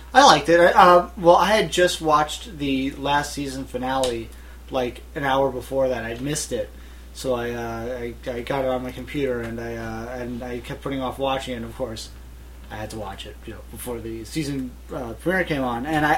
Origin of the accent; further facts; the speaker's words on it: United Kingdom; Because being a British guy, because I'm pretty positive